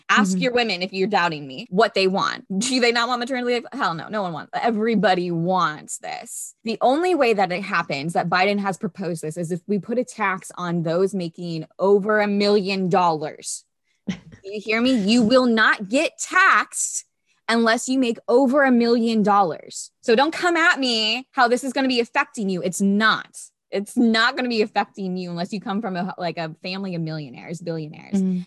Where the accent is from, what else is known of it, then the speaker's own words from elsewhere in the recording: United States; You should be embarrassed as an American that we have less than Japan and China